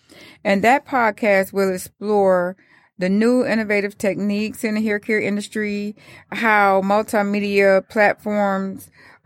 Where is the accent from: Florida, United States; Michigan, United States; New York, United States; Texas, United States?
Michigan, United States; Detroit; now in Phoenix, United States; I'm originally from Detroit. I was born and raised here. And 4 years ago, I moved out to Phoenix, Arizona, where it's super hot in the summertime.